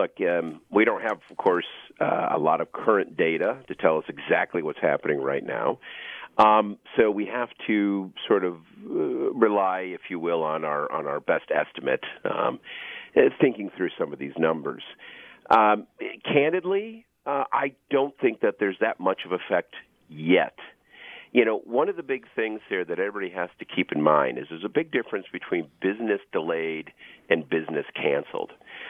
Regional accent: Rochester, New York, United States; I was raised in Rochester, New York, and we had horrible snowstorms on a regular basis

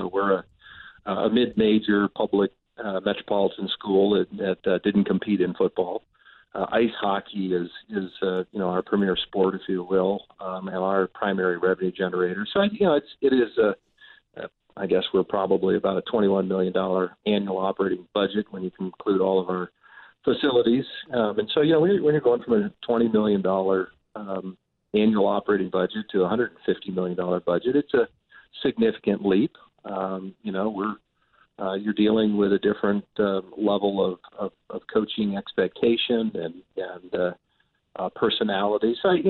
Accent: Iowa, United States; Well, I grew up in Northeast Iowa in a farming community, so I learned to work on a farm.

